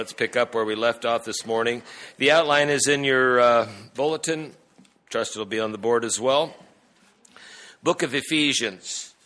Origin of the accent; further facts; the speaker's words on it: United States; accent: American; They could kind of spot me as an American by my accent